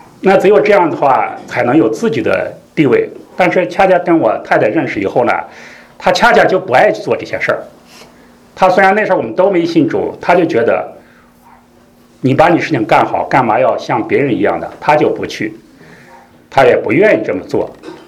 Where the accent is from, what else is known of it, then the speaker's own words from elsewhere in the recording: Xi'an, Shaanxi, China; 我是来自中国西安，西安在东边有个白鹿原，白鹿原拍成电影，我就是从那个地方出生的，直到考大学，直到工作。